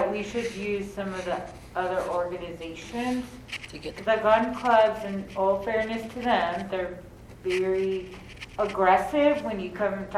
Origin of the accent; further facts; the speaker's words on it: Nevada, United States; But I mean, at the end of the day, that's how I grew up in Nevada, though.